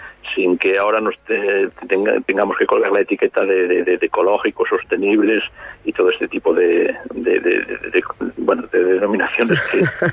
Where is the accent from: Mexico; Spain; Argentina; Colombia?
Spain; Cabanas, Galicia; soy de Cabanas de Bergantiños, soy de Cabanas de... Cabanas, del lado de Ponte de Eume, inmediato del río Eume.